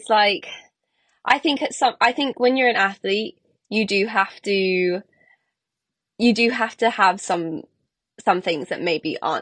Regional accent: Scotland, United Kingdom; I think growing up in Scotland, it's hard not to kind of love the nature and the environment that we have here. Like, we have the Munros up north, which is pretty cool.

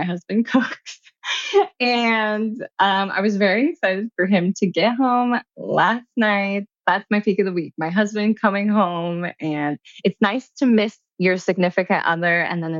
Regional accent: United States; I have the same feeling as an American though.

